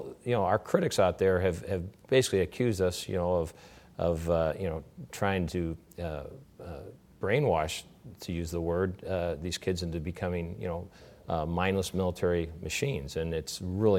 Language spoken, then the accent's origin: English; Rockford, Illinois, United States; I grew up in Rockford, Illinois, about an hour northwest of here.